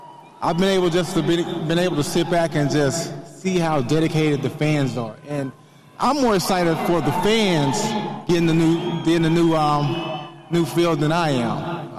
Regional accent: Ohio, United States; You know, I'm a Midwest guy, I'm from Ohio.

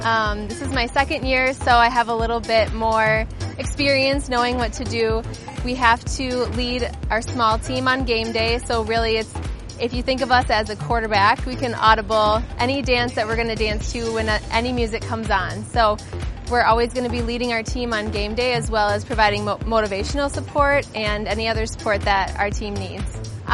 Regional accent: Plymouth, Minnesota, United States; I'm from Plymouth, Minnesota.

